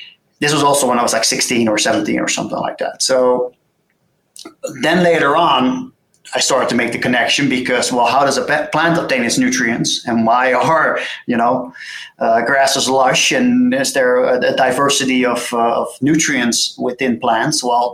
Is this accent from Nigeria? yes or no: no; South Holland, Netherlands; English is a second language; I grew up close to Rotterdam, which is a major city, but I didn't grow up in the city, but close to farmland.